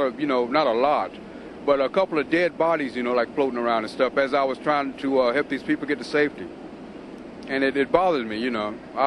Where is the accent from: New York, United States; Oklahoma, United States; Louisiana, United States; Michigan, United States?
Louisiana, United States; New Orleans; I came from New Orleans, in the area called the 6th Ward.